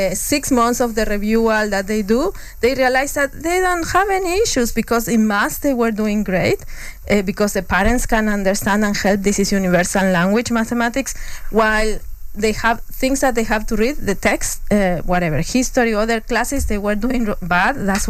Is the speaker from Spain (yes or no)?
no; Argentina; now in Oaxaca, Mexico; Soy argentina, no soy oaxaqueña.